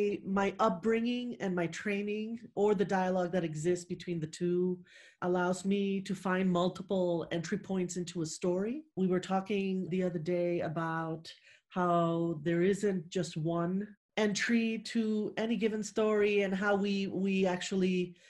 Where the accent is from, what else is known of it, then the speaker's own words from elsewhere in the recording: Puerto Rico; As I was growing up in Puerto Rico